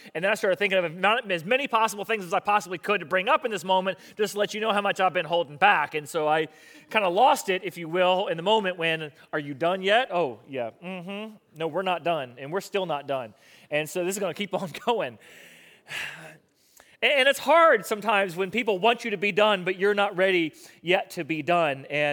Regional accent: Florida, United States; I grew up here in South Florida, and it's Monday Night Football

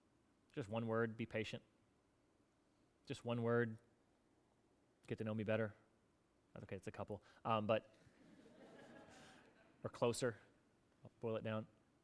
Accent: Florida, United States; also born or lived in Hampton Roads; And I was born here in the Hampton Roads area, but then I grew up in South Florida after my dad got out of the Navy.

